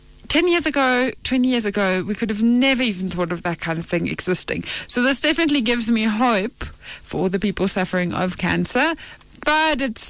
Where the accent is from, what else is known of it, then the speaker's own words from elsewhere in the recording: South Africa; I didn't quite know this because I'm a South African child, but there are all kinds of snow.